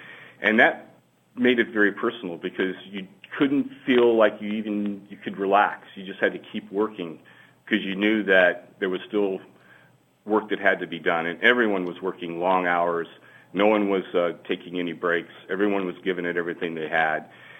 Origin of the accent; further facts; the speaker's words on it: Louisiana, United States; Well, Louisiana is my home. I'm born and raised in Louisiana. My office was in New Orleans, Louisiana.